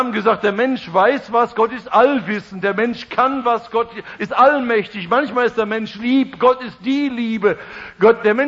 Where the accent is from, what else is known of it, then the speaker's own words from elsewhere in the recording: North Rhine-Westphalia, Germany; Sagt man im Ruhrgebiet, wo ich herkomme.